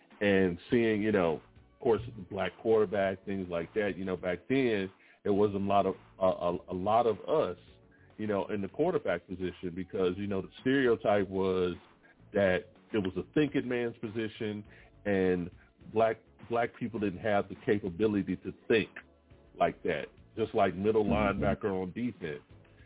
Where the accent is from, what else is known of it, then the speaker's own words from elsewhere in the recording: Texarkana, United States; actually I'm from Texarkana, you know, on the Texas-Arkansas border.